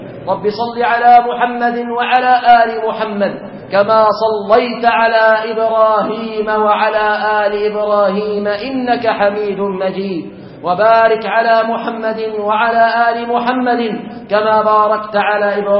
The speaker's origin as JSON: {"language": "Arabic", "country": "Egypt"}